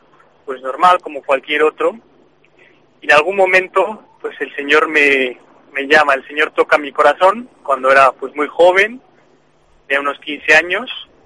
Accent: Mexico; Soy un mexicano que he tenido la gracia de crecer en una familia católica

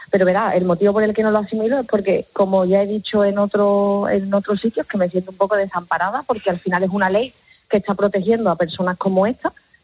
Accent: Seville, Andalusia, Spain; somos de Sevilla

